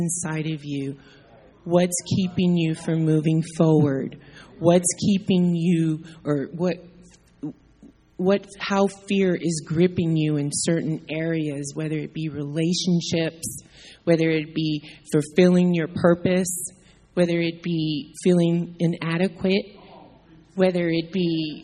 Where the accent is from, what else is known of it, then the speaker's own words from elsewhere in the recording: Gary, Indiana, United States; I'm from Gary, Indiana, so that should say it all.